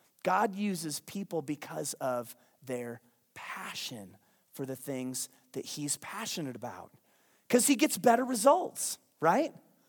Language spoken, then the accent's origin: English; Payson, Arizona, United States; That's the white kid with another white kid at church camp driving in from growing up in Payson, Arizona, by the way, not Compton, California or Houston, Texas